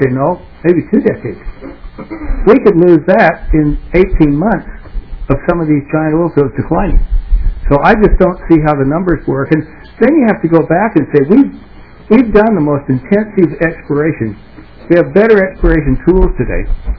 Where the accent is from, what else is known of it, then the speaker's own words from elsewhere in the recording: Salt Lake City, Utah, United States; Is my hometown of Salt Lake City.